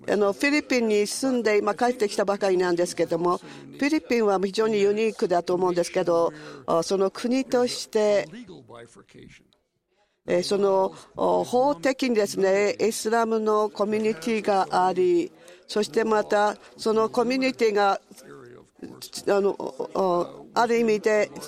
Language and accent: Japanese; Turkey; Japanese is a second language; トルコの出身です。トルコから参りました。